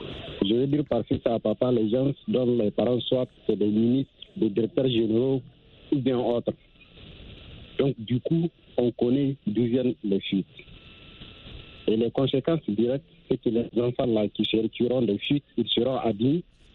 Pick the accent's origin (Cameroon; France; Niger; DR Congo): Niger; Particulièrement, en tout cas, ici, chez moi, au Niger.